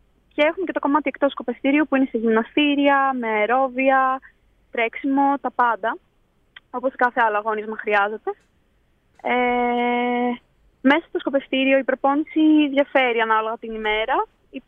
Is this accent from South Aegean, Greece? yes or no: no; Katerini, Central Macedonia, Greece; born there; now in Larisa, Greece; δεν είχα την τύχη να έχω σκοπευτήριο ούτε στην Κατερίνη που γεννήθηκα, ούτε και στη Λάρισα τώρα